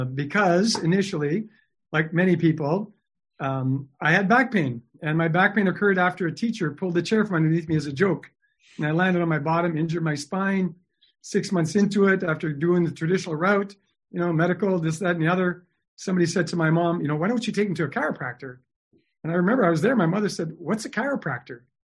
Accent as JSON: {"language": "English", "town": "Timmins", "region": "Ontario", "country": "Canada", "also_born_or_lived": "Toronto", "said": "Okay, so I'm from Canada. I'm from a little town in northern Canada called Timmins, Ontario."}